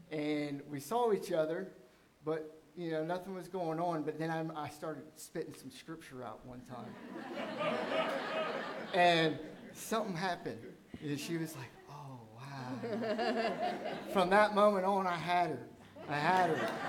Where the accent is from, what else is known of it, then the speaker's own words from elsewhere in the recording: Columbus, Ohio, United States; I'm from Columbus, Ohio. I was like, what is this place?